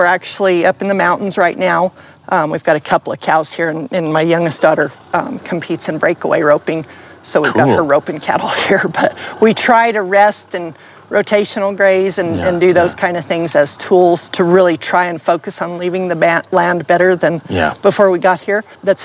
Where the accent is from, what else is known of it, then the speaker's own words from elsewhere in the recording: Tres Piedras, New Mexico, United States; I was born in Tres Piedras.